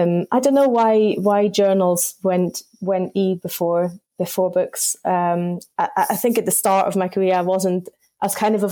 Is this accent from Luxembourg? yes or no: yes; Luxembourg; English is a second language; I'm originally from Luxembourg, so speak lots of languages, thought that's great for sales.